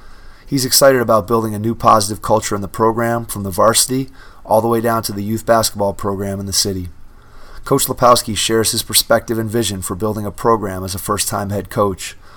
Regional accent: Strongsville, Ohio, United States; you're my hometown coach, and I've spent a lot of time. We're sitting in the coach's office at Strongsville High School.

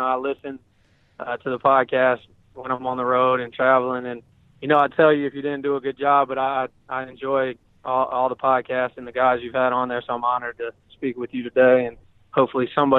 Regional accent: Durham, North Carolina, United States; just growing up in Durham and being around. We lived right there. I grew up there my whole life

